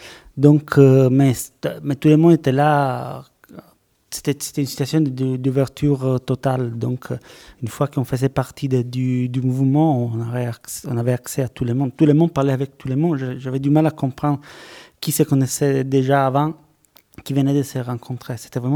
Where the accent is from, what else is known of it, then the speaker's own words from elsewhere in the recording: Palermo, Sicily, Italy; also born or lived in Cairo, Egypt; je viens de Palerme, j'ai beaucoup habité au Caire